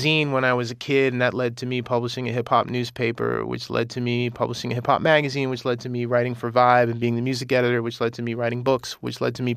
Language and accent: English; Queens, New York, United States; thinking about growing up in Astoria, Queens